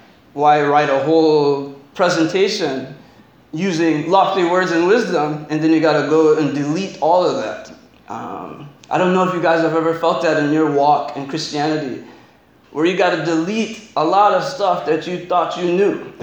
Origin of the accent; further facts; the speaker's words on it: United States; I'm from America.